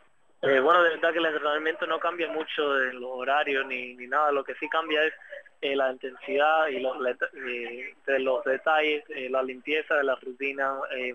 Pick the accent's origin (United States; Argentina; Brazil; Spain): United States; Miami, Florida; also born or lived in Cuba; yo nací en Cuba y me crié aquí en Miami, pero yo estoy bien, bien orgulloso de haber nacido en Cuba. Siempre voy a decir que nací en Cuba